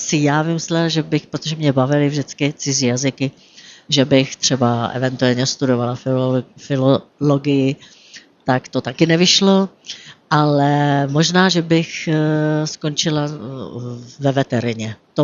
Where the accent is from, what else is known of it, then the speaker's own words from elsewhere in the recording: Slatiňany, Pardubice Region, Czechia; also born or lived in Prague; Já jsem se narodila v Praze, ale od vlastně útlého mládí maminka mě akorát porodila, převezla mě do Slatiňan a tam jsem žila až do svých 18 let.